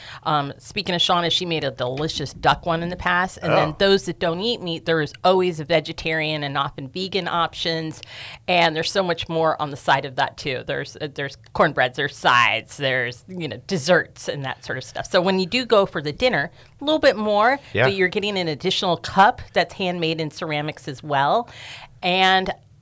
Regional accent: the South, United States; because I grew up in the South, so cornbread we had like every night

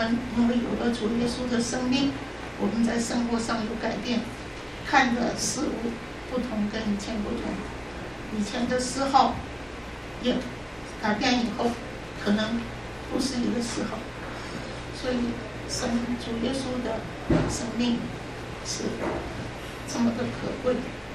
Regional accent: China; 我是中国人

